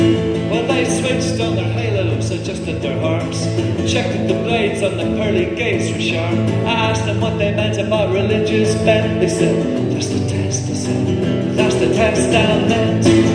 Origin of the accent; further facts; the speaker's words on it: Belfast, Northern Ireland, United Kingdom; Growing up in Belfast, I wrote a lot of poetry.